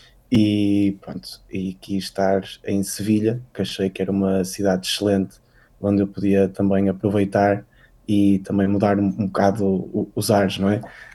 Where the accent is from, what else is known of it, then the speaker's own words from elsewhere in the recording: Braga, Norte, Portugal; Sou de Braga, sou natural de Braga, nasci e criado, não é?